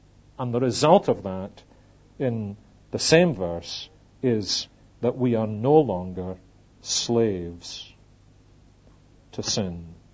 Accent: Scotland, United Kingdom; my every instinct said, of course not. I'm Scottish.

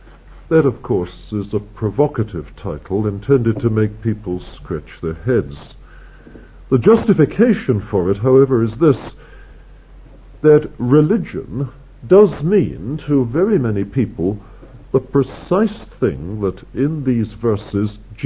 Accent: England, United Kingdom; being an Englishman here in Scotland

